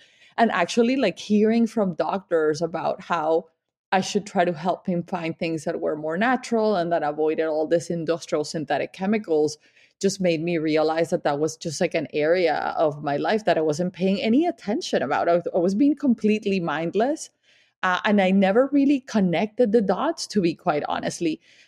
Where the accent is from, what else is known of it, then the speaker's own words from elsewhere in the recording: Colombia; I am from Colombia. I am Latin.